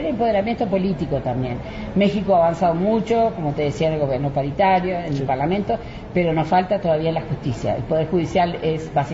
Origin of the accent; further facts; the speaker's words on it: Uruguay; En mi país eso pasó, generó muchísimos empleos, y bueno, y Uruguay hoy en día cuenta con un sistema nacional de cuidado